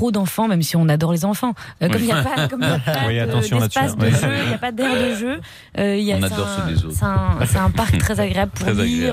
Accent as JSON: {"language": "French", "town": "Lille", "region": "Hauts-de-France", "country": "France", "lives_now": "Paris, France", "said": "Moi, je suis une provinciale. Hein. Je viens de Lille."}